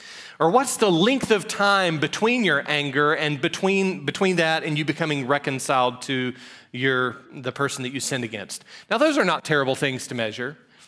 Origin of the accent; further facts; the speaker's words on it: Georgia, United States; my church where I grew up in South Georgia